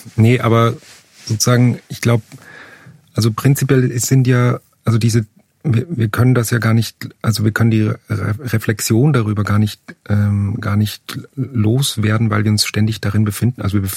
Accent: Upper Austria, Austria; Ich meine, ich komme aus Oberösterreich, das ist jetzt nicht die... ich hatte wahnsinnig viele Probleme mit der deutschen Sprache, weil das ist für mich so künstlich wie Englisch. Ich bin mit einem Dialekt aufgewachsen

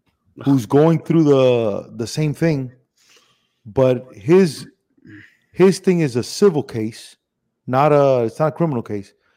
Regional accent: Miami, Florida, United States; Jose Canseco to us, growing up in Miami in the 80s.

